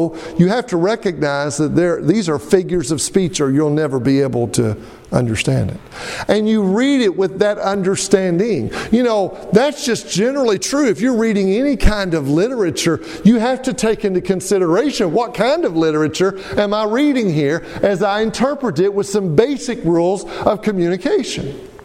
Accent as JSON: {"language": "English", "region": "Arkansas", "country": "United States", "said": "Now, I'm from Arkansas, but I still know the difference between up and down, I think."}